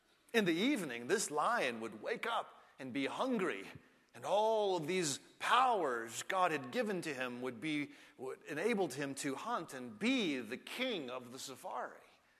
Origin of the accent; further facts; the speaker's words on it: United States; I'm an American. That has no meaning to me whatsoever.